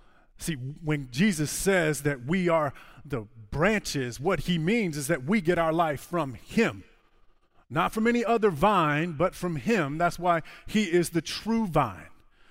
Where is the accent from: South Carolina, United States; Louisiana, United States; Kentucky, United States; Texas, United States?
South Carolina, United States; Charleston; now in North Carolina, United States; I'm from Charleston, and so that's where Ashley and I lived for 12 years before we moved up here.